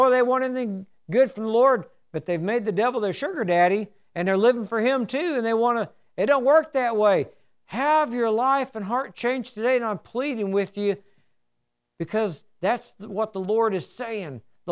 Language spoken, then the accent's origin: English; Alabama, United States; I'm from Alabama, so I have a good reason.